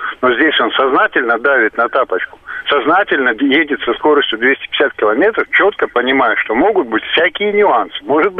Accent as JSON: {"language": "Russian", "region": "Moscow", "country": "Russia", "said": "я из Москвы."}